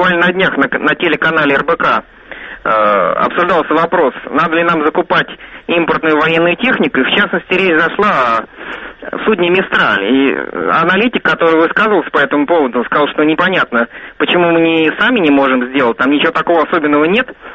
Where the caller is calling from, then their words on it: Moscow, Russia; На самом деле, я из Москвы.